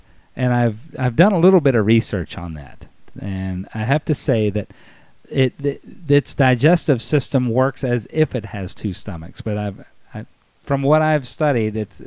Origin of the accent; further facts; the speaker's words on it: Baltimore, Maryland, United States; You know, I'm from Baltimore originally. And being from Baltimore, you know, there was a crab house on the corner of every, and there still is.